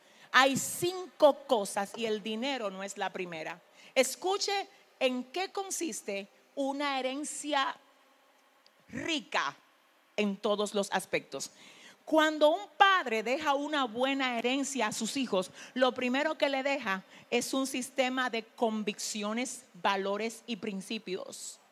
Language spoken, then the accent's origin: Spanish; Dominican Republic; lo voy a decir con la conciencia de cómo se viven las cosas en mi país, República Dominicana